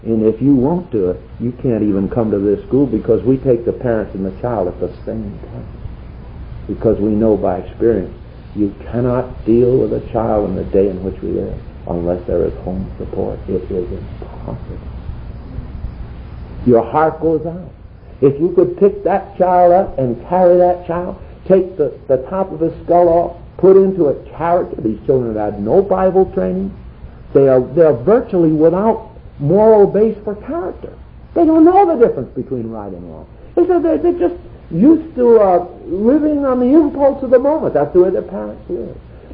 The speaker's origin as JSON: {"language": "English", "region": "Missouri", "country": "United States", "said": "I'm from Missouri. In other words, you've got to show me that it's not God."}